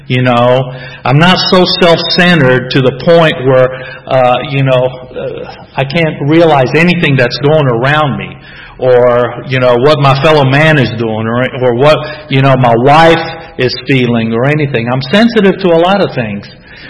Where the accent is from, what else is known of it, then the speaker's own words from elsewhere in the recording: North Carolina, United States; because she was from North Carolina also, and I figured, you know, we're from North Carolina, that's where we need to go back and, you know, settle.